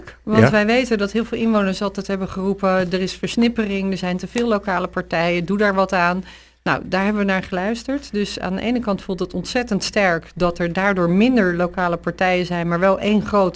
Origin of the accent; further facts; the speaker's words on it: Krimpen, South Holland, Netherlands; Wij komen allemaal uiteraard uit Krimpen, dat geldt voor alle partijen.